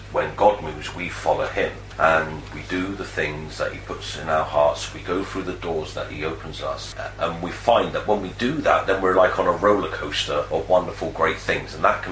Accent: New Addington, London, United Kingdom; also born or lived in Croydon; we grew up in is a place called New Addington. It's a really rough area in Surrey. And I was born in Croydon, which is just down the road from there. And I was brought up as a young child in New Addington before my mum moved to further places.

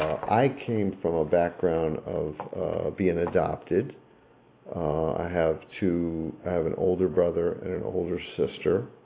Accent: Miami, Florida, United States; Again, I grew up in Miami, and I work in the fire service

